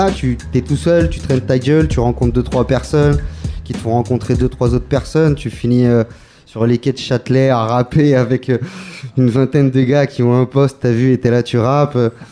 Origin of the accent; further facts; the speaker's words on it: Madrid, Community of Madrid, Spain; now in France; j'ai plongé dans le hip-hop quand j'étais gamin, en fait, en Espagne, à Madrid